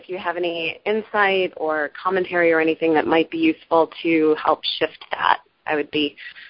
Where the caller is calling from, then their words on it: Los Angeles, California, United States; Los Angeles.